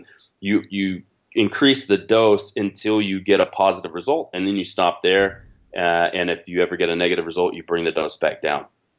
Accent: United States; for me, being an American, it's the American way.

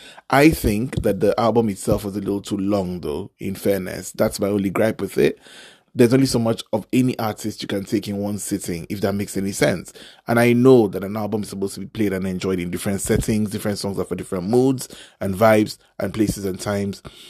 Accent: Nigeria; Maybe it's because I'm Nigerian and my ears are tuned to that sort of, there's a vibe.

